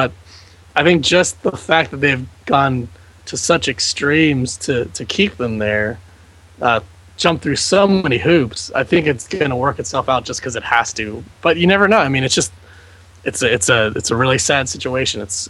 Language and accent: English; New Jersey, United States; I grew up in New Jersey, and I don't know if I'd want to, like, you know, go in the subway